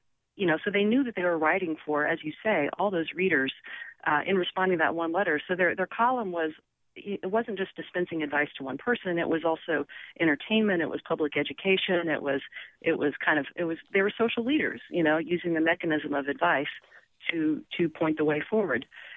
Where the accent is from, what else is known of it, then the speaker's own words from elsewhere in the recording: North Carolina, United States; I grew up in North Carolina and reading the Winston-Salem Journal.